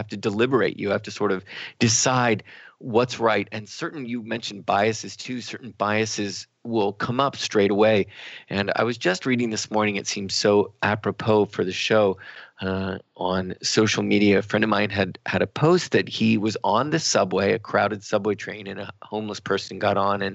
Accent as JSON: {"language": "English", "town": "New York City", "region": "New York", "country": "United States", "said": "Or being a New Yorker, you think, I bet this is a scam"}